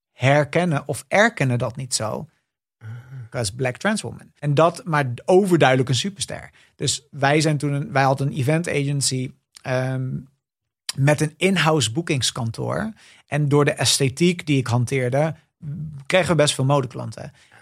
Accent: Montfoort, Utrecht, Netherlands; Ik ben opgegroeid in Montfort, een beetje als the only gay in the village. Het is een soort kleine dorp in de buurt van Woerden.

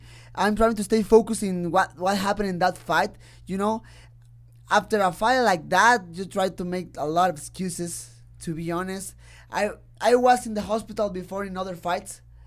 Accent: Mexico; English is a second language; He's strong, but I'm a kid from Mexico, and I have heart, definitely.

